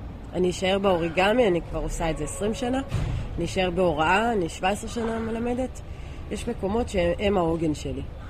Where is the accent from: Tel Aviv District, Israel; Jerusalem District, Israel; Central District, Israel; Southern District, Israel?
Tel Aviv District, Israel; Tel Aviv; born there; נולדתי בשפירה.